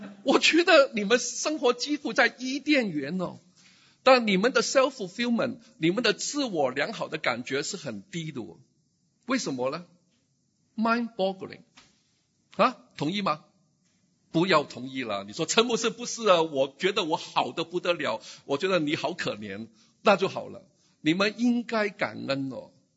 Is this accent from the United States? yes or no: yes; United States; 成就是我们美国人